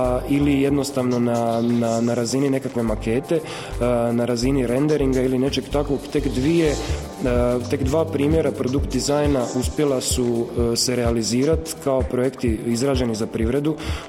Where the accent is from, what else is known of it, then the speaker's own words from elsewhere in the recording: Croatia; ja sam dizajner iz Hrvatske